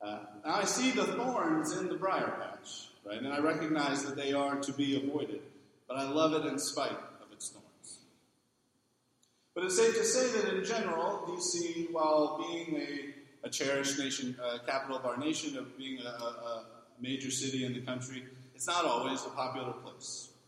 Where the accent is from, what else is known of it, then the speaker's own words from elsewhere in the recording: Virginia, United States; I grew up outside of Washington, D.C. I grew up in the D.C. metro area, Northern Virginia.